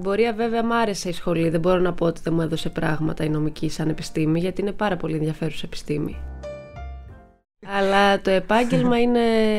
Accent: Zakynthos, Ionian Islands, Greece; born there; Γεννήθηκα στη Ζάκυνθο.

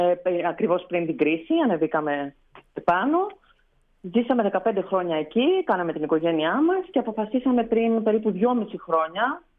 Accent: Attica, Greece; γιατί εγώ είμαι από Αττικής

